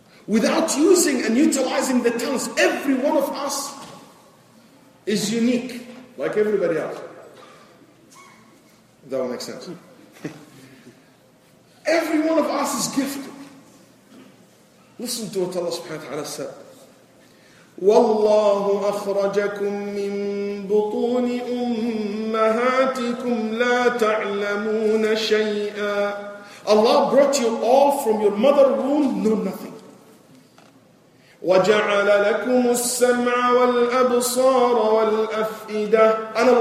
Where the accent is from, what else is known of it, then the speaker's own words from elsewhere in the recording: Texas, United States; I always use this example since I'm from Texas.